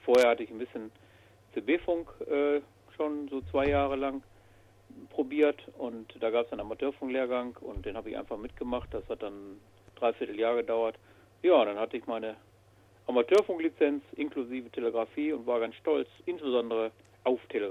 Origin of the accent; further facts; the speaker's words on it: Herford, North Rhine-Westphalia, Germany; Ja, ich komme aus Herford